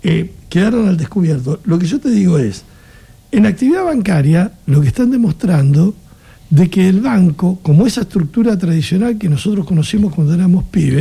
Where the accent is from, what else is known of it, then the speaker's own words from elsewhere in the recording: Argentina; Como somos argentinos y pensamos como argentinos